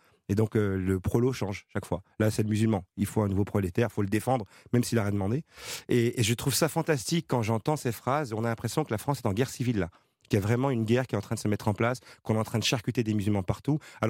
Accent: Brussels, Brussels-Capital Region, Belgium; moi, je suis né à Bruxelles, que j'y ai grandi.

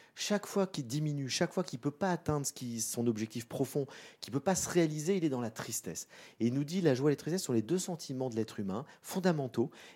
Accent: Dourdan, Île-de-France, France; also born or lived in Madagascar / Paris; Je suis né à Madagascar, en Afrique, mais je suis rentré en France, j'avais 2 ans, donc je n'ai pas beaucoup de souvenirs. Et après, entre 2 ans et 10 ans, j'ai vécu à Dourdan. Puis après, mon père a eu des responsabilités importantes, on a dû venir à Paris.

